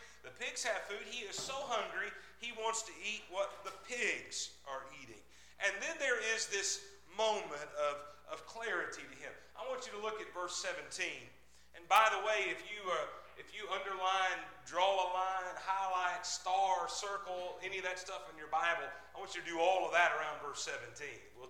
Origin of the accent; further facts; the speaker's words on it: Murfreesboro, Tennessee, United States; And I'm a city kid, right? I grew up in Murfreesboro.